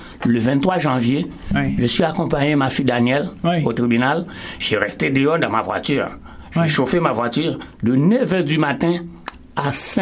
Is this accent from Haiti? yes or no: yes; Haiti; now in Canada; Je suis haïtien.